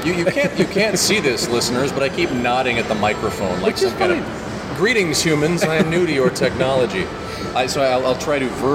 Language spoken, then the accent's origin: English; Minnesota, United States; And I'm from the frosty north.